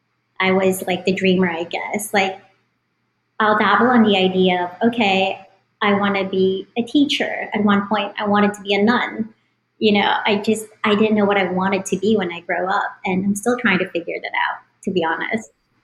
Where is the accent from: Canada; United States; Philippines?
Philippines; I guess growing up in the Philippines, it was a little bit different back then when I was growing up, because we did not play sports.